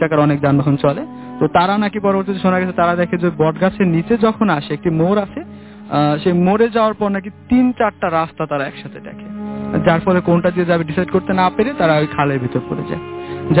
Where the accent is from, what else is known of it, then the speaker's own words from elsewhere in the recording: Rajoir, Dhaka Division, Bangladesh; আমি মাদারীপুর জেলার রাজৈর উপজেলা থেকে এসেছি।